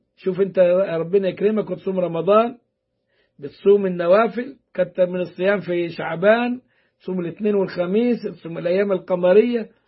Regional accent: Upper Egypt, Egypt; وبقولوا عندنا في الصعيد

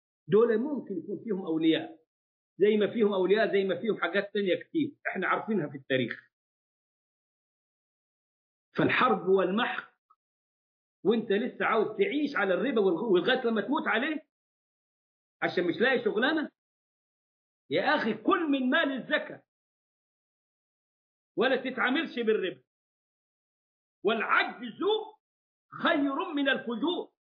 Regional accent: Egypt; إحنا عندنا في مصر أرض أوقاف وقفت من أيام الحكم الملكي

